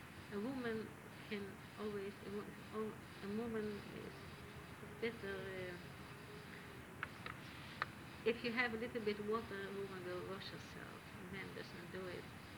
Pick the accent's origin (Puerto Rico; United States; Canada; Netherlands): Netherlands; English is a second language; And then I went back to my hometown where this friend, their mother died already in 39.